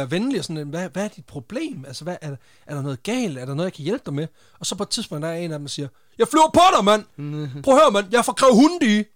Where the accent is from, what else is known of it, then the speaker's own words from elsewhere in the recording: Randers, Central Denmark Region, Denmark; ja, jeg er fra Randers